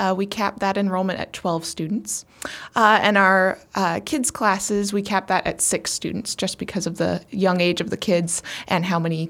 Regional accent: Missouri, United States; also born or lived in Dallas; now in Columbia, United States; I'm actually from St. Charles County, so I went to Lutheran High in St. Charles.

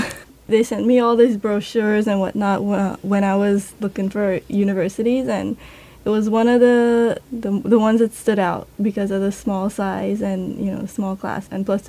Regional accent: Trinidad & Tobago; now in United States; I'm from Trinidad. I'm doing my master's degree in electrical engineering here at Florida Tech.

